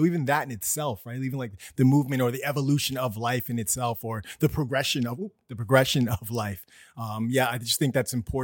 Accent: New York City, New York, United States; Yeah, I'm just a New Yorker. So, you know, Shopar and I are similar in that way. I'm a native New Yorker. I grew up on 178th Street.

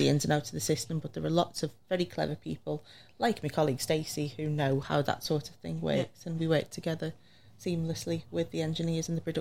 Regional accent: Liverpool, North West England, United Kingdom; I'm from Liverpool.

